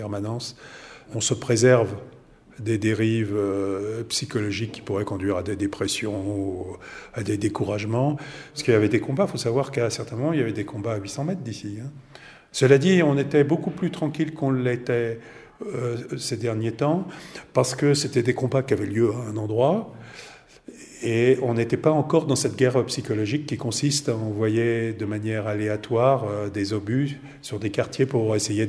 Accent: France; now in Syria; en tant que Français

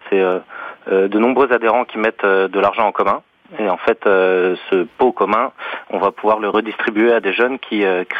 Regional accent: Paris, Île-de-France, France; now in Tardets, France; en tant que Parisien exilé, j'en ai pris plein les yeux et puis je compte bien rester par ici.

